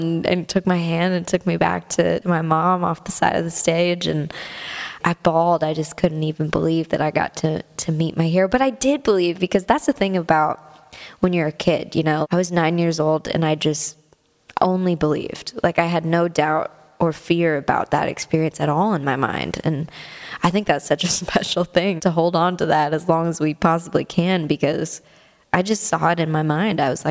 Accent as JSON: {"language": "English", "country": "Canada", "tie": "born or raised there", "said": "she was coming to tour in Canada. The concert was 5 hours away from my hometown"}